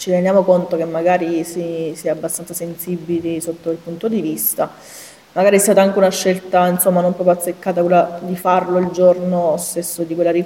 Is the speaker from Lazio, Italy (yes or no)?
no; Abruzzo, Italy; io sono abruzzese